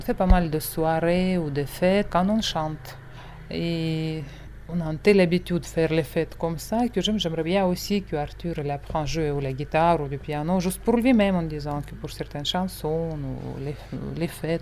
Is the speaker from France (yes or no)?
no; Siberia, Russia; French is a second language; now in Marin, Switzerland; je viens de Russie, de Sibérie. J'habite en Suisse depuis l'année 2000 et j'habite à Mara.